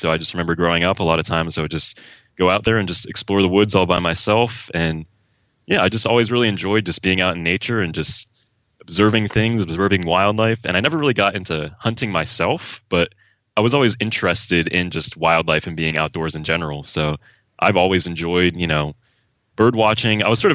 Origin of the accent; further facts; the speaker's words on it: Pennsylvania, United States; And I'm from Pennsylvania, like southeastern Pennsylvania, an hour outside of Philadelphia, kind of in the middle of nowhere, but Philly's the closest city.